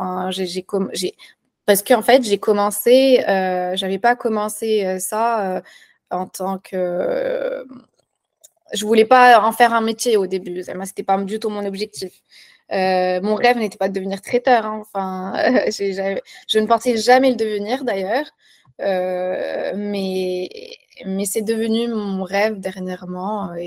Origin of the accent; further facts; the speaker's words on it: Morocco; now in Paris, France; je suis née, j'ai grandi au Maroc, où j'ai été, comme toi, marquée par les grands festins familiaux